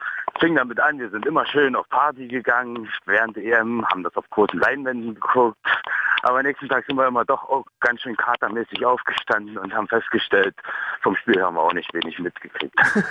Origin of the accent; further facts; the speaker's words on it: Hamburg, Germany; Ich komme aus Hamburg.